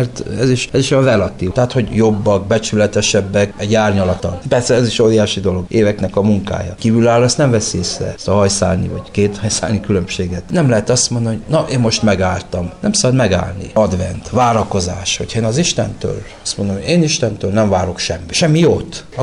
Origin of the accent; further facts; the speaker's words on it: Mureș County, Romania; családból származom, Marosvásárhely mellett